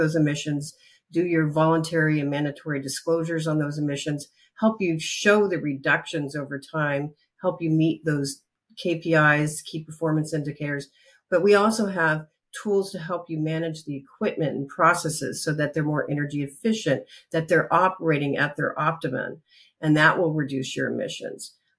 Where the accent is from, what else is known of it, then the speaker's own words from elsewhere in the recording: Washington, United States; I grew up in the Pacific Northwest, trout fishing on rivers and camping in the evergreen forest of Washington State.